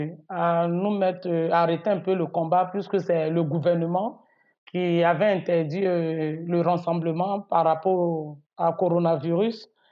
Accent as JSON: {"language": "French", "region": "Abidjan", "country": "Côte d’Ivoire", "tie": "born or raised there", "said": "Mais c'est mes origines, c'est là-bas que je suis née. Je suis né à Abidjan dans un quartier qu'on appelle Abobo. J'ai été élevé par mon père et ma mère."}